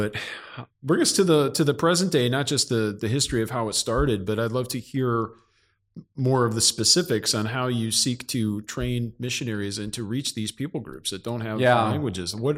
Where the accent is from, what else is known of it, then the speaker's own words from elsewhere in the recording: Midwest, United States; I thought the same as you, even as a Midwesterner.